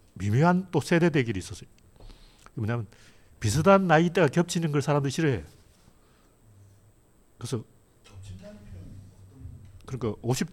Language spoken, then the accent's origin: Korean; Gyeongsang, South Korea; 이 사람이 일단 내가 경상도 사람인 걸 알아봤구나.